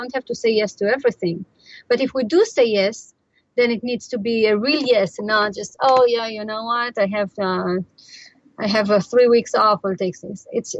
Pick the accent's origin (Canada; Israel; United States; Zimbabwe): Israel; You know, I come from Israel, which is in the heat of the Middle East, this tiny country surrounded by a lot of Arab countries.